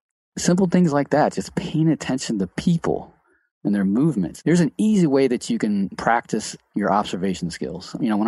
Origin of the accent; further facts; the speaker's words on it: Cincinnati, Ohio, United States; I'm from Cincinnati.